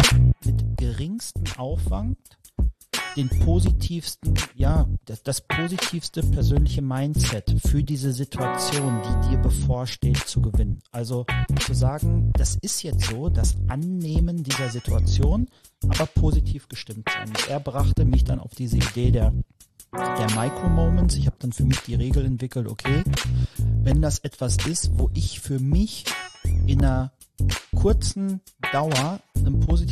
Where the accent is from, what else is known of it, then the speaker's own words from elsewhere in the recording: North Rhine-Westphalia, Germany; 33 Jahre jung, gebürtiges Pottkind.